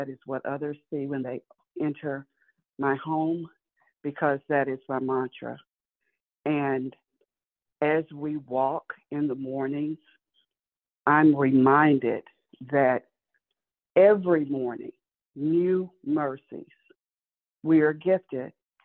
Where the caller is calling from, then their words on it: Florida, United States; I'm calling from Florida